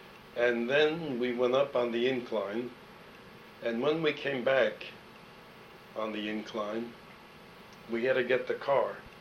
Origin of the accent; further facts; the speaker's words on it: Brooklyn, New York, United States; moved away as an adult; I said, "That's where I'm from, Bronzeville." says, yeah. I said, yeah, I'm from Brownsville. He said, what school did you go to in Brownsville? I said, well, I came to Pittsburgh to go to Pitt, but I went to Boys High.